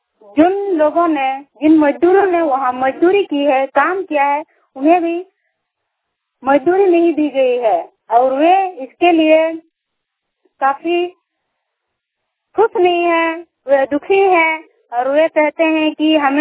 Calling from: Jamshedpur, Jharkhand, India; जिला पूर्वी सिंहभूम जमशेदपुर प्रखंड से बोल रही हूँ।

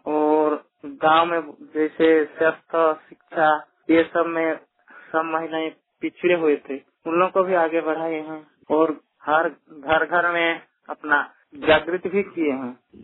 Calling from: Jharkhand, India; और मैं पूर्वी सिंहभूम जिला से बोल रहा हूँ।

